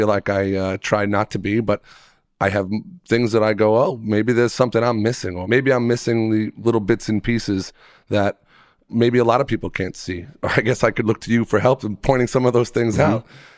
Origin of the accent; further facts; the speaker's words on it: New York, United States; I grew up on Long Island.